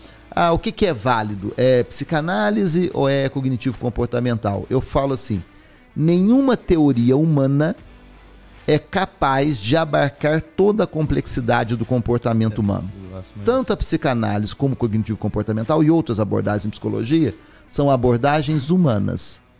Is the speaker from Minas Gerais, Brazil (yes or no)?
yes; Três Corações, Minas Gerais, Brazil; also born or lived in São Bento do Abade; Eu sou do interior de Minas, né, do sul de Minas, de uma cidade chamada Três Corações. Eu estou registrado lá, mas na verdade eu nasci numa currutela ali pertinho, pequenininha.